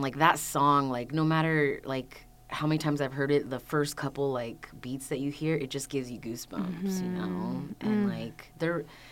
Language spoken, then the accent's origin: English; Orange, California, United States; born there; Well, I was born in Orange.